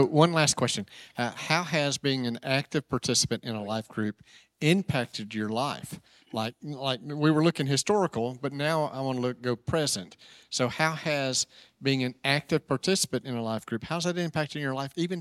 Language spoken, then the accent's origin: English; Prattville, Alabama, United States; I grew up in Prattville, so a lot of Air Force folks